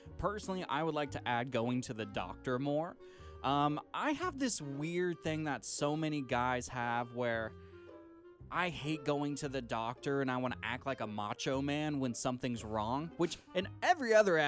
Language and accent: English; Washington, United States; because I'm from Washington State, which is the furthest from a Southern state.